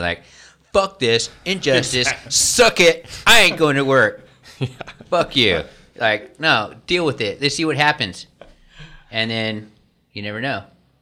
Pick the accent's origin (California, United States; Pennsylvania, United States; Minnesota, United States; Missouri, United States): California, United States; Vista; also born or lived in Frankfurt, Germany; And then my parents moved to Vista down San Diego County, where my mother was from.